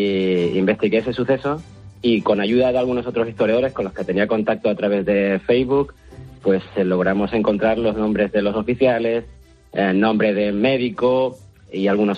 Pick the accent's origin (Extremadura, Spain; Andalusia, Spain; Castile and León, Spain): Andalusia, Spain; Lebrija; Y estudié un suceso que ocurrió en mi pueblo, en Lebrija, en 1808